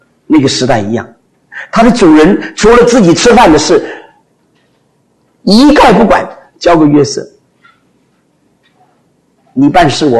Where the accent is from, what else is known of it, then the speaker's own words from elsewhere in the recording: Taiwan; 我们从台湾来就晓得